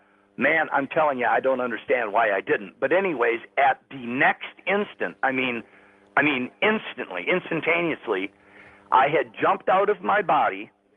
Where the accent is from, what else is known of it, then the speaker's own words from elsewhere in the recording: Redford Township, Michigan, United States; I'm from Redford Township, Michigan.